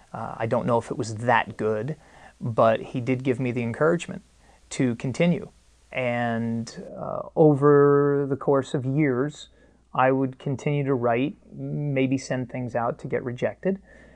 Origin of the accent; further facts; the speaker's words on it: New Jersey, United States; born there; I was not. I was born in North Jersey.